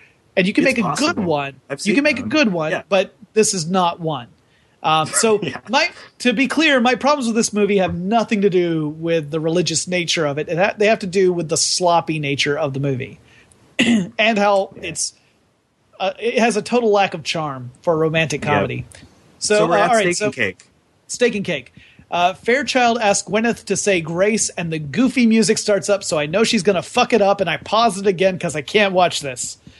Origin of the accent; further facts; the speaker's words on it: Southeast, United States; It's the growing up in Southeast United States in the heart of Southern Baptist territory, I saw this kind of bullshit all the time.